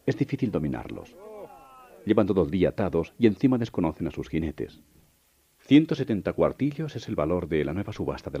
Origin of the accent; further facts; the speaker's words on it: Atienza, Castilla-La Mancha, Spain; En Atienza, mi tierra, donde la luz y la sombra se juntaron para algo más que para que pase un día